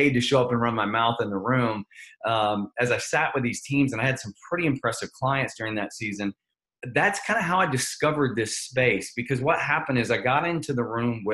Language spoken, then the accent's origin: English; Nashville, Tennessee, United States; now in Los Angeles, United States; Originally, I am from Nashville. So I'm a Southern guy, Southern born and raised, and love Nashville. Although currently I live in Los Angeles